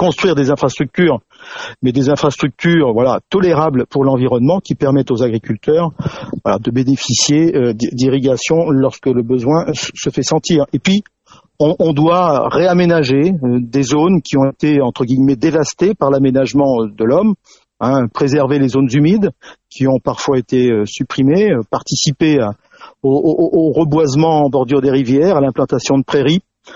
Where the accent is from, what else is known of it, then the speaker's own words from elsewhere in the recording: Nouvelle-Aquitaine, France; j'ai grandi sur les Vals de Saint-Onge et je me suis ensuite établi plus du côté de Saint, donc la circonscription, je la connais.